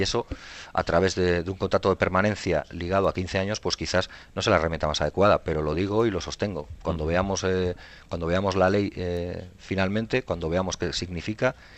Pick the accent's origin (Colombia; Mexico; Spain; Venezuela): Spain; Basque Country; la exigencia que como ciudadanos vascos y vascas hacemos de que nuestro país pueda decidir libre y democráticamente lo que quiere ser